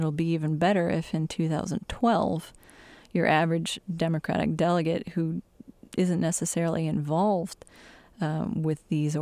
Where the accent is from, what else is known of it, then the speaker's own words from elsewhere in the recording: Michigan, United States; from my home state in Michigan, the western half of the state is very much full of conservative religious denominations, particularly the Reformed Church.